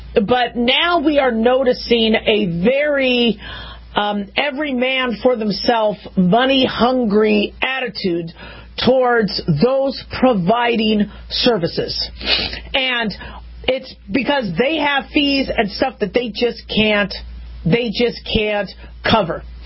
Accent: California, United States; born there; moved away; I don't live in California anymore. I was born in California and I did some training there

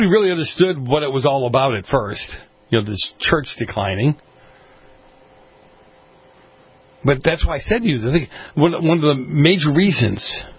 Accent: Boston, Massachusetts, United States; I grew up on the East Coast, as some of you know, in Boston.

